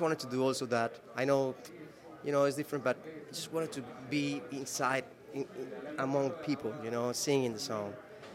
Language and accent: English; Medellin, Antioquia, Colombia; I grew up in Medellin with my parents